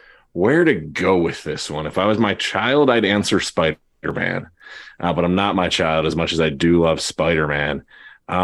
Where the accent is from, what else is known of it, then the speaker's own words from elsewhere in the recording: New Jersey, United States; I'm from New Jersey.